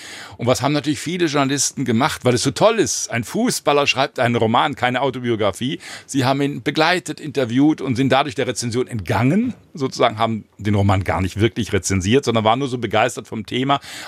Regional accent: Heilbronn, Baden-Württemberg, Germany; über meine Kindheit und Jugend in Heilbronn, 60er, 70er Jahre geschrieben.

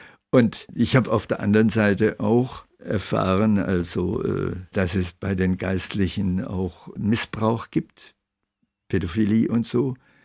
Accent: Berlin, Germany; ich bin in Berlin groß geworden und da war man immer ganz kleine Minderheit.

